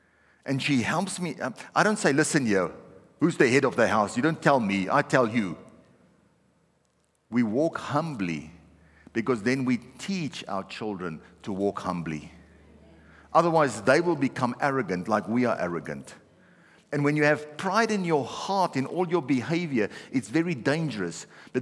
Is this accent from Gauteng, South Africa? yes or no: yes; Pretoria, Gauteng, South Africa; To be married, I'm Afrikaans background, she's an English background, she's from the Free State, I'm here from Pretoria.